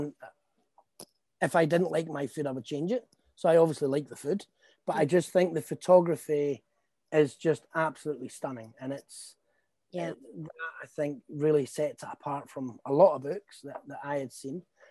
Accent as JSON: {"language": "English", "region": "Scotland", "country": "United Kingdom", "said": "I'm Scottish. It was written in Scotland."}